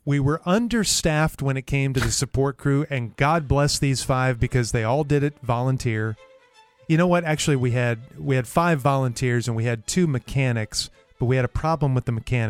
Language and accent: English; Dallas, Texas, United States; me, so we're both from Dallas